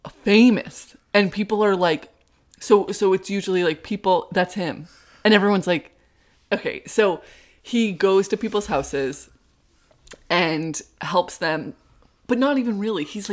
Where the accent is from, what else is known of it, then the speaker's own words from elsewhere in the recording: New England, United States; I'm from New England, so I don't like